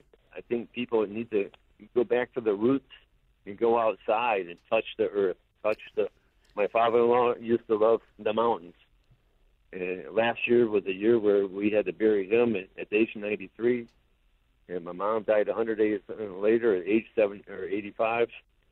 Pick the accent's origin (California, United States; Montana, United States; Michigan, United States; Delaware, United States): Michigan, United States; Well, I'm a water person. I was born and raised in Michigan